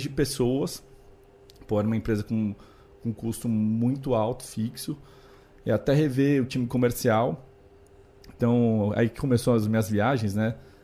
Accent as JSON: {"language": "Portuguese", "country": "Brazil", "said": "falam de onde eu sou, apesar do sotaque óbvio, né? Para paulista não é tanto, mas pergunto onde eu sou, eu falo que eu sou do Brasil"}